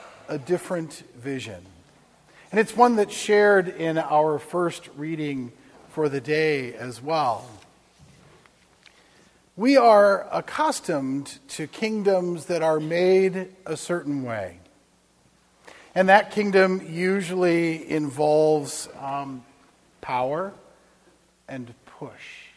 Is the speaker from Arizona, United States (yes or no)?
yes; Phoenix, Arizona, United States; I grew up in Phoenix. What do I know from goats?